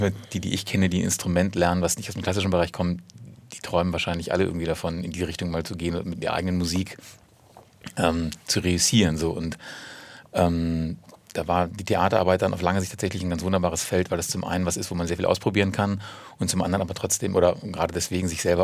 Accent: Peine, Lower Saxony, Germany; Ich bin in Niedersachsen geboren, in Peine, also fast schon Zonenrandgebiet, und da bin ich auch aufgewachsen, habe meinen Zivildienst da gemacht und bin dann nach Hildesheim zum Studium gegangen.

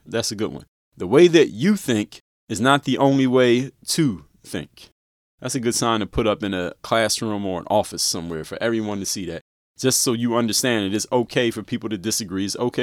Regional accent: Philadelphia, Pennsylvania, United States; You know, I'm from Philadelphia.

